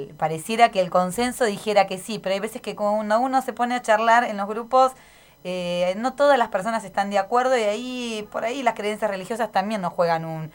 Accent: La Plata, Buenos Aires Province, Argentina; Yo soy platense

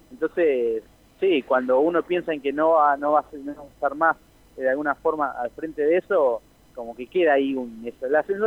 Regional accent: Pergamino, Buenos Aires Province, Argentina; yo soy de Pergamino, y compartíamos algunas cursadas.

